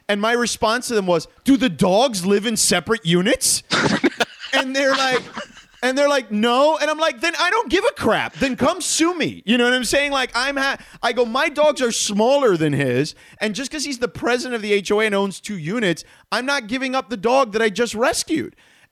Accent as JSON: {"language": "English", "town": "Miami", "region": "Florida", "country": "United States", "tie": "born or raised there", "said": "And where I grew up in Miami in Coral Gables, not where I grew up because that's a rich part of town, where the University of Miami is, you can only paint your house a certain color."}